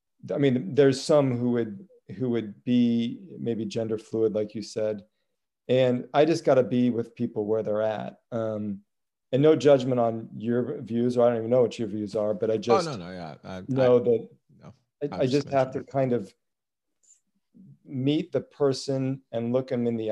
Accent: Nebraska, United States; I grew up in Nebraska. I didn't know any Black people. I don't know any gay people. I don't know anybody except white Catholics, really.

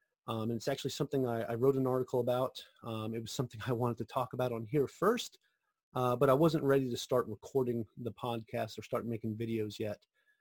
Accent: Central Islip, New York, United States; also born or lived in Florida; I'm originally from a little town in New York called Central Islip on Long Island. Grew up there. I was born in Florida, but grew up on Long Island. Lived there since I was about 5 or 6, something like that.

